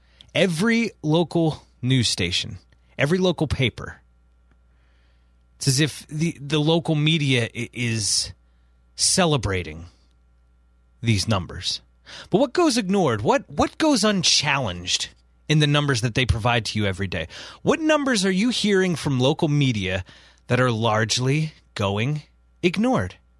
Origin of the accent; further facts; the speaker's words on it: Philadelphia, Pennsylvania, United States; How do I stay safe? As a Philadelphian, can I?